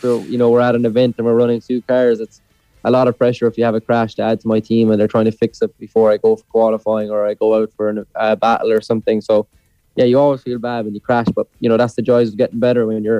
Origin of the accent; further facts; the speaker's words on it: Killavullen, Munster, Ireland; I'm currently and always live in Killavullen in Mallow and County Cork. So that's where I've been born and bred, you could say.